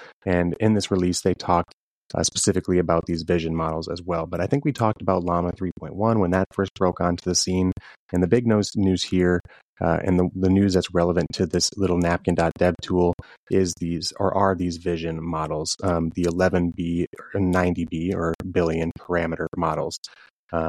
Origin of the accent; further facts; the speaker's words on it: Minnesota, United States; the fact that I'm originally from Minnesota